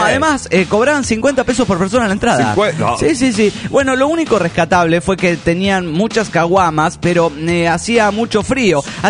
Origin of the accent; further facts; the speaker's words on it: Puno, Peru; de Puno, Perú.